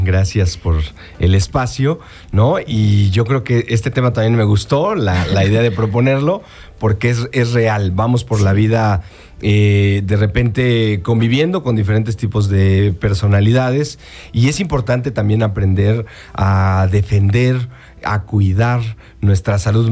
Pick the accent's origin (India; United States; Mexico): Mexico; Mexico City; yo crecí en la Ciudad de México y muchos años estuve ahí en la escuela, la prepa